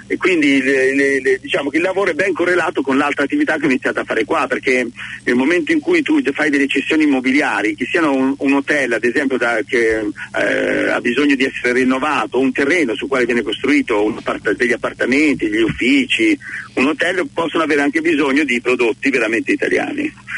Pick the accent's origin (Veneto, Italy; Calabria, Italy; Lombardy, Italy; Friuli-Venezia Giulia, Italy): Lombardy, Italy; Milan; born there; also born or lived in Cagliari; ho i genitori romani. Sono nato a Milano e poi seguivo nella loro carriera dove andavano. Mia mamma era un'insegnante, direttrice scolastica, e quindi per un periodo siamo stati a Cagliari